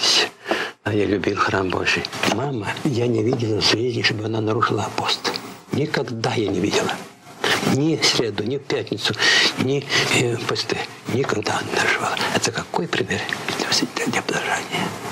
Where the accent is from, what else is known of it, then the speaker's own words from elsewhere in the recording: Zinkiv, Khmelnytskyi Oblast, Ukraine; born there; Я родился по воле Божией в Хмельницкой области, Венихвецкий район, село Зиньков. Там родители, мои родители были глубоко верующие люди, мне привели любовь к Богу, к Церкви Святой.